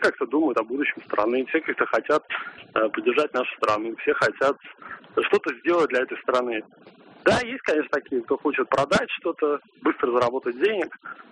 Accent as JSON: {"language": "Russian", "region": "Saint Petersburg", "country": "Russia", "said": "я из Петербурга."}